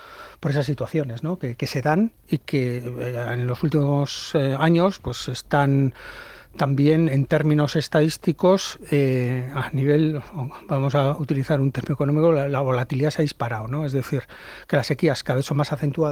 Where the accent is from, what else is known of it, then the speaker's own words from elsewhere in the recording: Santander, Cantabria, Spain; yo soy de Santander y disfrutamos del verde, y el verde tiene su costa, que es la lluvia